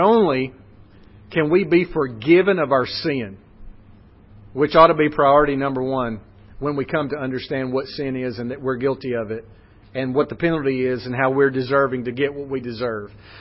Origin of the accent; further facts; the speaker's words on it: Alabama, United States; I want the first thing you think about me is that, yes, I'm from Alabama